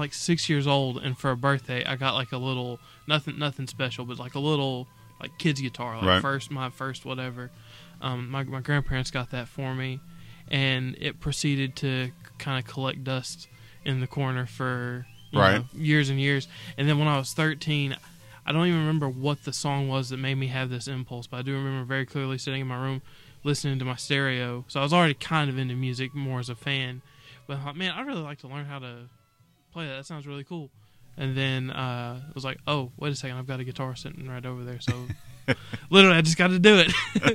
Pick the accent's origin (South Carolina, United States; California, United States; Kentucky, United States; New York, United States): Kentucky, United States; Bowling Green; I am from right here in Bowling Green, Kentucky. Ah, actually grew up just a couple streets over from where we are right now.